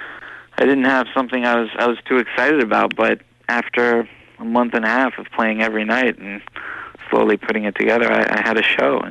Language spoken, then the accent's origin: English; New York City, New York, United States; Mostly, you know, growing up in New York as a kid, you walk around and see people playing things all over the city that strike a chord